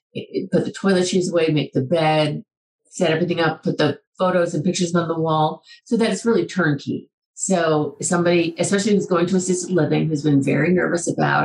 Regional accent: Buffalo, New York, United States; in Wisconsin, in Boston, Buffalo, my hometown, up in Seattle

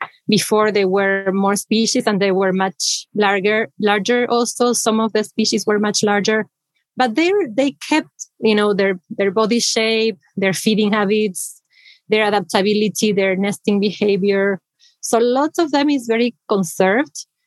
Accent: Argentina; English is a second language; Yes, I'm originally from Argentina in South America, in the south of the Americas, and I studied there biology in the University of Buenos Aires.

